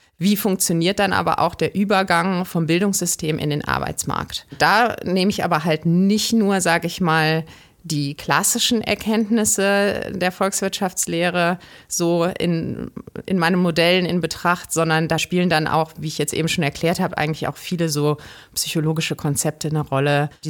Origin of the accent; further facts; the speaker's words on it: Cologne, North Rhine-Westphalia, Germany; Und ich bin ursprünglich Kölnerin tatsächlich. Das ist selten in der Wissenschaft. Ich lebe mit meiner Familie hier in Köln-Sülz